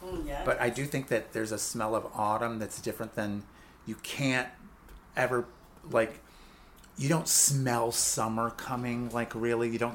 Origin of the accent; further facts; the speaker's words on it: Midwest, United States; I grew up in the Midwest.